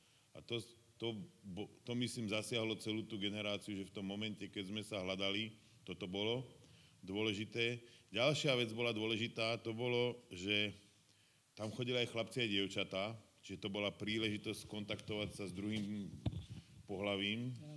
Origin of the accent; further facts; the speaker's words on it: Žilina, Žilina Region, Slovakia; Ale my, keď sme boli zo Žiliny, pre nás to bolo vzácne.